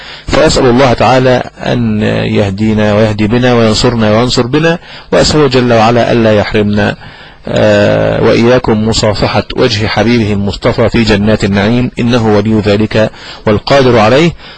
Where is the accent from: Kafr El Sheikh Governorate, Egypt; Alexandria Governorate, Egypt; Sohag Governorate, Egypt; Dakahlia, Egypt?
Kafr El Sheikh Governorate, Egypt; Kafr El Sheikh; فلقد سافر وترك فراغا كبيرا عندنا في كفر الشيخ.